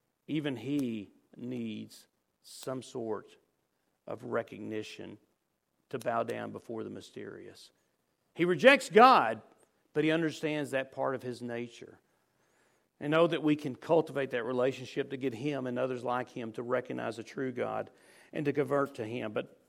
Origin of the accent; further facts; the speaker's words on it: Winsboro, United States; I'm reminded of growing up in Winsboro one summer night.